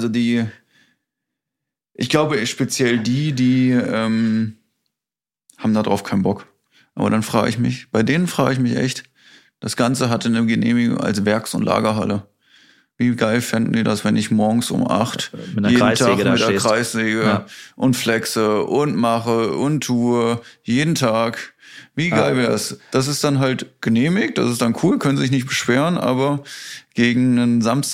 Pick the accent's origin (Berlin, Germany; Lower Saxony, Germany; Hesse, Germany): Hesse, Germany; Kassel; born there; Ich bin in Kassel geboren.